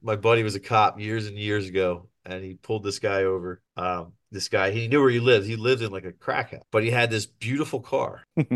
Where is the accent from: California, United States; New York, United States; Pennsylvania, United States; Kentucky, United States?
Pennsylvania, United States; East Falls; also born or lived in Roxborough; Everything that I remember was East Falls. I grew up in East Falls.